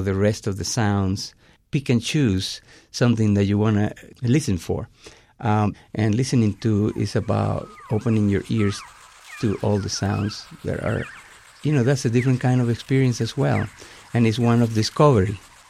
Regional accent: Venezuela; now in Miami, United States; I'm originally from Venezuela, but I'm totally a local artist. I'm not, you know, New York. I'm not international. I'm a Miami artist.

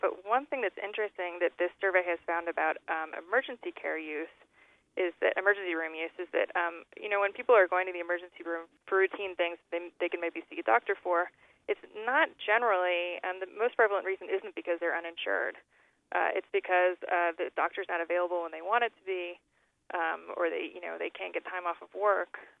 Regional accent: Colorado, United States; I mean, I grew up in Colorado.

